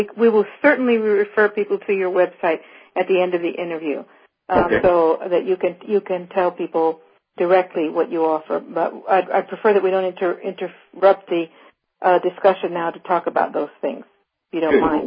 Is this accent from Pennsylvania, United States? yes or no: no; California, United States; Oh, that's my neighborhood. I'm from San Francisco Bay Area.